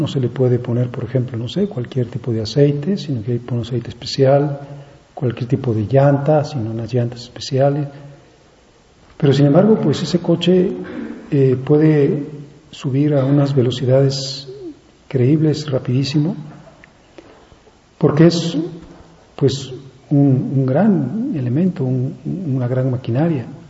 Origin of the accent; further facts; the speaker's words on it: France; padre era ateo, mis abuelos eran ateos, mi madre era atea, mis abuelos maternos eran ateos. Vengo de una zona de Francia que es sumamente descreída, sumamente fría en cuestiones religiosas.